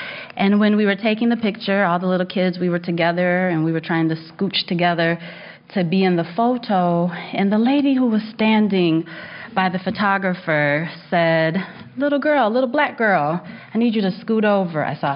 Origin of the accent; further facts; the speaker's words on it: Kalamazoo, Michigan, United States; also born or lived in Ann Arbor; I was born and raised in Kalamazoo. I love Kalamazoo. It's such a special place. I've been in Ann Arbor for the past 17 years, but it's so good to be back.